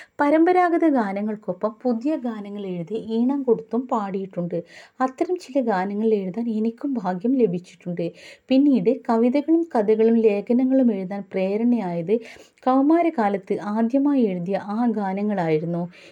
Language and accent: Malayalam; Njekkanal, Kerala, India; ഞെക്കനാൽ എന്ന ഗ്രാമത്തിൽ ഇരുവശവും ക്രിസ്ത്യൻ പള്ളികൾ കാവിൽ നിൽക്കുന്ന ഒരു വീട്ടിലാണ് ഞാൻ ജനിച്ചു വളർന്നത്.